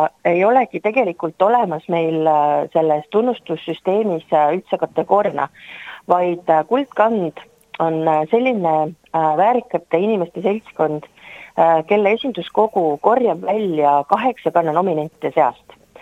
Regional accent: Saare County, Estonia; mina olen saarlane

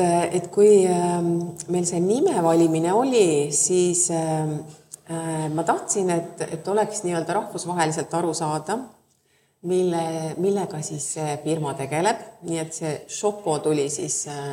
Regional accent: Saare County, Estonia; Mina pean ikka ennast saarlaseks ja kuigi ma seal nüüd igapäevaselt ei ela, siis ma olen ikka saarlane. Ma olen 18 aastat oma elust järjest elanud Saaremaal

